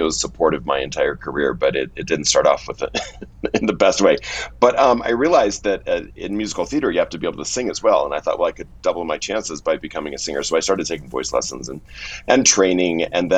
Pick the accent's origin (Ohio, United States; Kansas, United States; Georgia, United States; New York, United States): New York, United States; Buffalo; And I'm from Buffalo, New York, and that did not go over well with my beer-drinking football father.